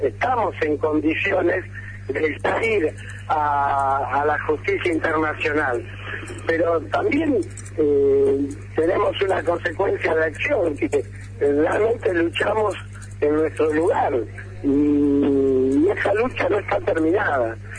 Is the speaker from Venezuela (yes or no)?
no; Santa Fe, Argentina; somos santafesinos, somos argentinos